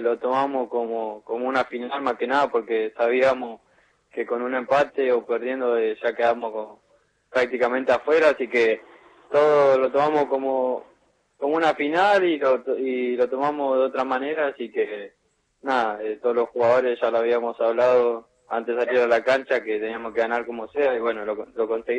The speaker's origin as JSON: {"language": "Spanish", "town": "Adrogué", "region": "Buenos Aires Province", "country": "Argentina", "tie": "born there", "said": "En Almirante Brown, Adroé."}